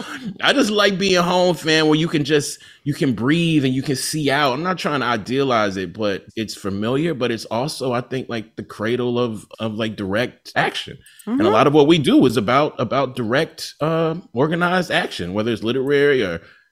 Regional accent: Jackson, Mississippi, United States; born there; I love that, like, I was born in Jackson.

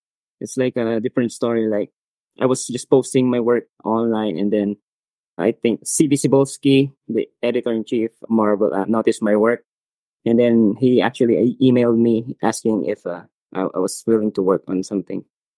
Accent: Philippines; Well, actually, I'm from the Philippines

